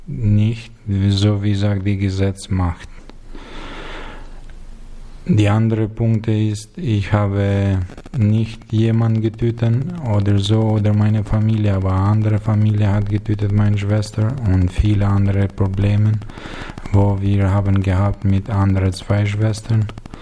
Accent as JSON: {"language": "German", "country": "Albania", "tie": "born there", "second_language": "German", "said": "Ich bin geboren in Albanien, Nordalbanien, in einer kleinen Stadt, der heißt Fushares."}